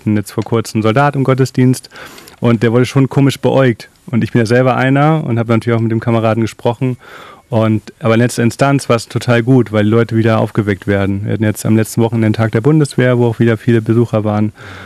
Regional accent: Braunschweig, Lower Saxony, Germany; bin in Braunschweig aufgewachsen, da ganz, ganz viel mit Jugendlichen gearbeitet

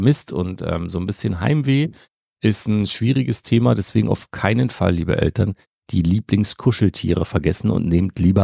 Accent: Germany; Nein, das ist bei uns nicht so.

